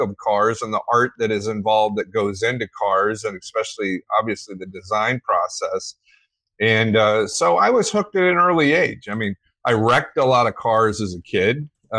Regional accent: Florida, United States; Yeah, I did. I grew up in Southern Florida. I'm a true Floridian, but some of my family is from Timmonsville, South Carolina

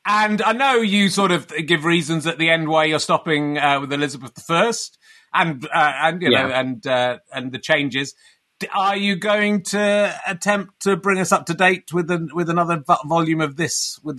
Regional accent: Pocklington, Yorkshire and the Humber, United Kingdom; Could be me because I'm from Pocklington, which is near York.

